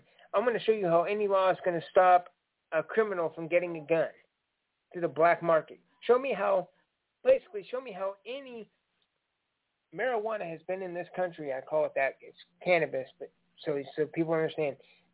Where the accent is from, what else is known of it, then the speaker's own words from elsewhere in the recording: Mexico; I know I'm from Mexico, but don't worry.